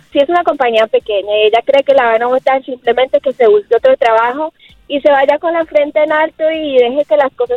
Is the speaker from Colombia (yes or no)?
yes; Colombia; Como buena colombiana.